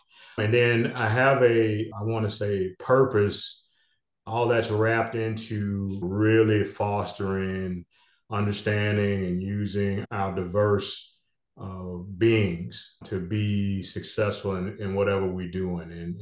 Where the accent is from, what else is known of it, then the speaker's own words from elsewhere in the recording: Memphis, Tennessee, United States; I was that kid that had to speak in church, Black, particularly down in the where I grew up in Memphis